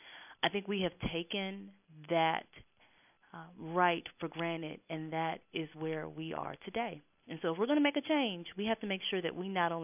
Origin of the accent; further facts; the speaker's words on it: Mississippi, United States; I'm from Mississippi, so I'm Southern, born and bred, and I was raised by a father who was a civil rights attorney in Mississippi